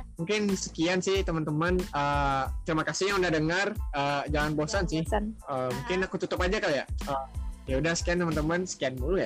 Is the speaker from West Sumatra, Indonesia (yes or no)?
yes; Padang, West Sumatra, Indonesia; aku emang walaupun aku orang Padang, jadi kayak cocok aja sih kalau ke Bandung tuh